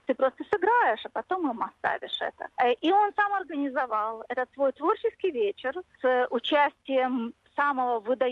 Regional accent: Belarus; now in Australia; Да, на самом деле в следующем январе будет 20 лет, как я уехала из Беларуси.

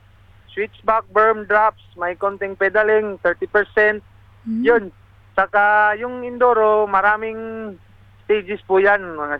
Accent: Bislig, Caraga, Philippines; Ma'am, actually, talaga ako, sa Mindanao, sa...

